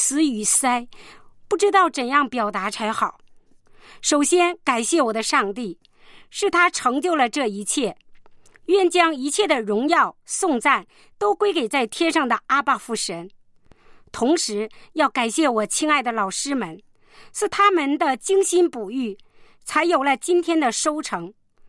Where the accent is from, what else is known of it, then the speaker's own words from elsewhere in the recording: Liaoning, China; 我是辽宁的